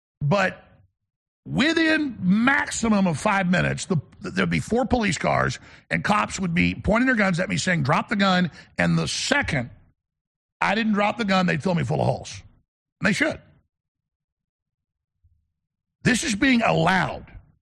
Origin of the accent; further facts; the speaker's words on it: Dallas, Texas, United States; You know, I grew up in Dallas, and we would go, even in middle school with the older kids, and drive to South Dallas